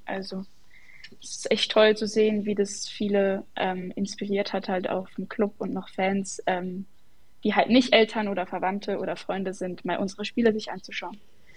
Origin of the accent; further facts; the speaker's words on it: Steinhausen, Zug, Switzerland; also born or lived in Cham; Ich bin in Cham geboren, habe auch eine Weile da gelebt, aber eher als ich ganz, ganz klein war. Aufgewachsen bin ich dann in Steinhausen, das ist in Zug.